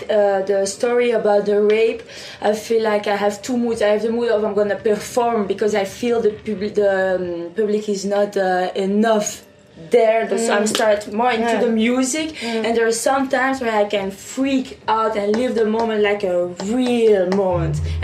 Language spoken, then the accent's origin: English; Belgium; No, but we are super happy to be in because we are from Belgium.